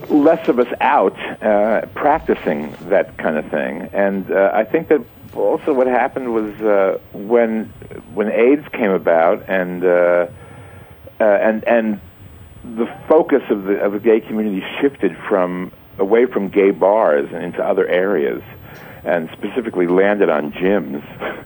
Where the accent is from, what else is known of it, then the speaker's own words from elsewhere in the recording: New Jersey, United States; all the stuff about growing up in Jersey